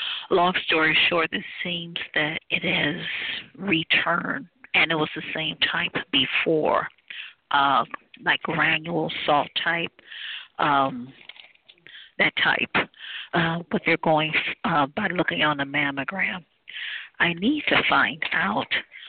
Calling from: Cleveland, Ohio, United States; I'm calling from Cleveland, Ohio.

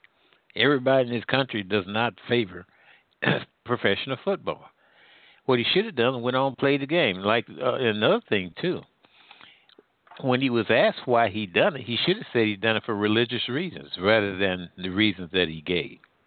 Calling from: Midwest, United States; I'm calling from the Midwest.

